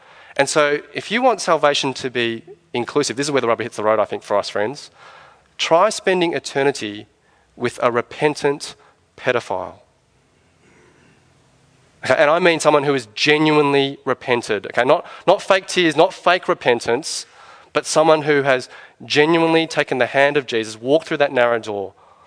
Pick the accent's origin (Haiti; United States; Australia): Australia; New South Wales; one of my sins, I guess, is that I grew up on the North Shore. And I went to a school called Knox Grammar School